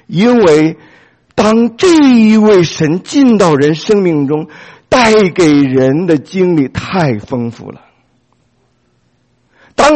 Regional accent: Beijing, China; 我是从北京来的

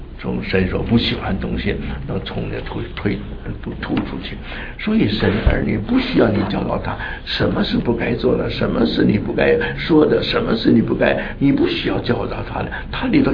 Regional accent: northern China, China; 因为我是北方人，那么喜欢吃韭菜

